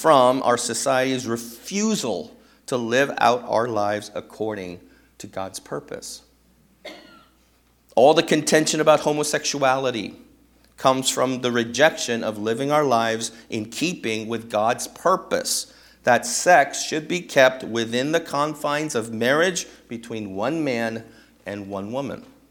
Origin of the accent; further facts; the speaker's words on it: United States; Now, as an American, I am angry.